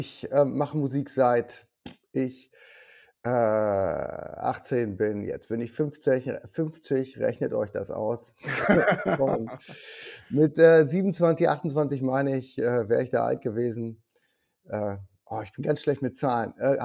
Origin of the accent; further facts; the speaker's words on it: Rheda-Wiedenbrück, North Rhine-Westphalia, Germany; Ja, ich komme aus Reda-Wiedenbrück, das ist bei Gütersloh.